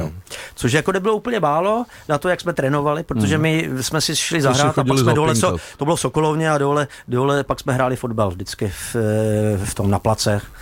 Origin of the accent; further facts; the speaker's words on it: Opočno, Hradec Králové Region, Czechia; já pocházím z východní Čech, narodil jsem se v Opočně a vedle vesnice Bouslece na Metuji a tam to mělo velkou tradice.